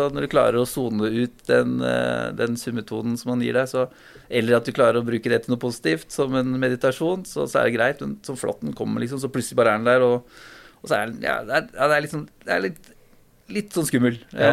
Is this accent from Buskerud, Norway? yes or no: yes; Kongsberg, Buskerud, Norway; Ja, jeg har jo vært veldig, veldig mye på Hardangervidda på grunn av at jeg vokste opp på Kongsberg